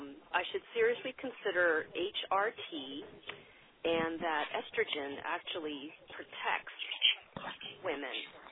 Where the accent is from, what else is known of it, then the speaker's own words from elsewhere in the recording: California, United States; from California, and I recently came back from a visit with Dr. Sadoun